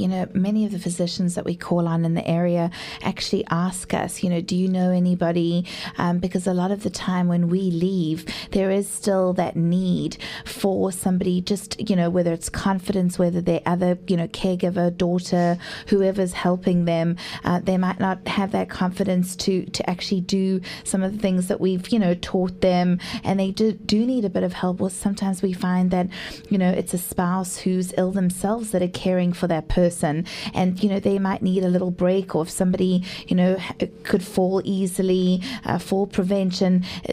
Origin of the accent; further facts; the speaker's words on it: South Africa; now in United States; I'm South African originally. I'm an American citizen now, but originally from South Africa.